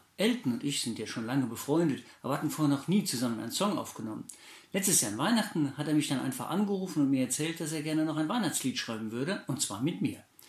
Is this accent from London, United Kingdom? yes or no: no; East of England, United Kingdom; Ich bin in Suffolk aufgewachsen und lebe immer noch da und ich spiele meine Musik dort.